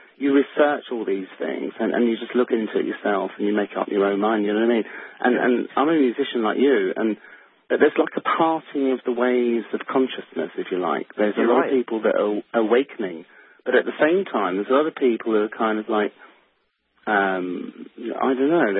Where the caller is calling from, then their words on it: South West England, United Kingdom; I'm calling from Devon in England